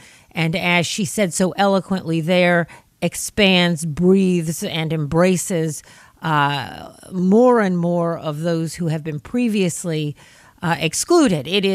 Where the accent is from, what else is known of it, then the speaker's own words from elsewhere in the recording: New York City, New York, United States; And I grew up on the Lower East Side on the FDR Drive. So we're talking the 1970s in New York.